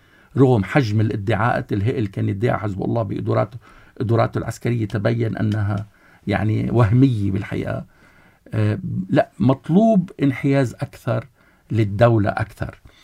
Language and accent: Arabic; Lebanon; أنا لبناني، لا أنا لبناني هون أنا لبناني هون